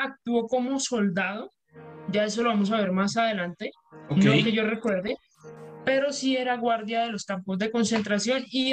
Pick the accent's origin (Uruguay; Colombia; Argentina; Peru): Colombia; esto es alemán, yo soy colombiana.